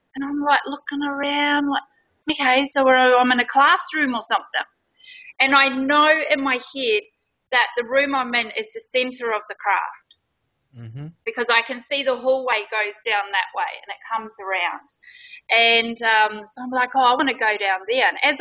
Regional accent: Blenheim, Marlborough, New Zealand; I'm originally from New Zealand, Blenheim, South Island.

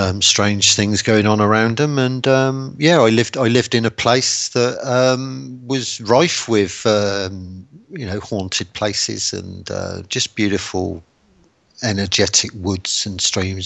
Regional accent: Bridgetown, Western Australia, Australia; born there; accent: Pommy; seventh generation Australian with a Pommy accent, and but I was born in Bridgetown in southwest Australia, and from a pioneering family. In fact, my ancestors were from Scotland, Ireland, Cornwall, those sorts of places.

